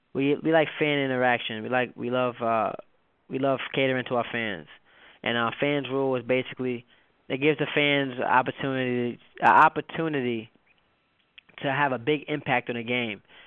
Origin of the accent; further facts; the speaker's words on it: New York City, New York, United States; now in New Jersey, United States; I currently live in New Jersey. I'm a New York native.